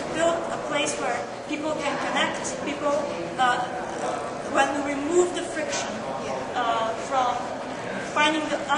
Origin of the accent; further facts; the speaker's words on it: Bulgaria; now in Chicago, United States; I'm originally from Bulgaria and I am now doing my MBA at the University of Chicago School of Business